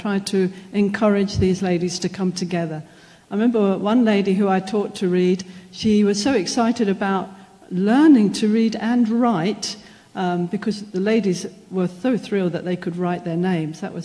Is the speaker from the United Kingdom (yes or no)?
yes; England, United Kingdom; Well, hello, everybody. I'm from England, so I hope you can hear my accent a bit there.